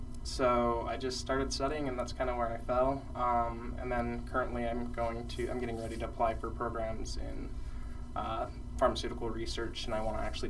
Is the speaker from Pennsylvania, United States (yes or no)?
no; Utah, United States; I am from Cache Valley.